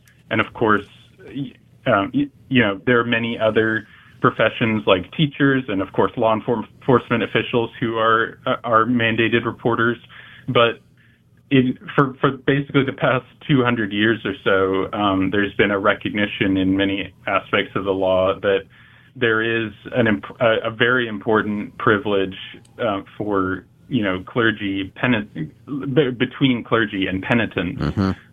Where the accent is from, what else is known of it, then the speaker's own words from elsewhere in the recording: Missouri, United States; one of them being my home state of Missouri, unfortunately.